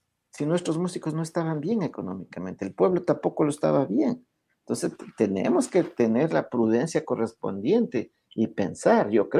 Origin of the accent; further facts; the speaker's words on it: Ecuador; lo que somos los ecuatorianos